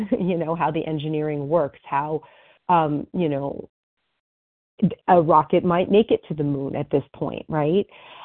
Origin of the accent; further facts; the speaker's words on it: New Jersey, United States; I'm a recovered compulsive overeater from New Jersey.